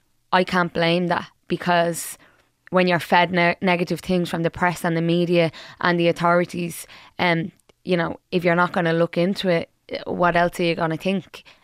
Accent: Dublin, Leinster, Ireland; I grew up in Sheriff Street. I still live there now. And I was born in the flats there and, you know, they were knocked down in 96.

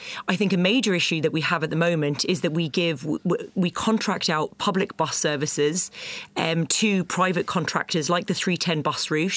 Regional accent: London, United Kingdom; I grew up in London, where there was a swimming pool within 10 minutes walk of every home.

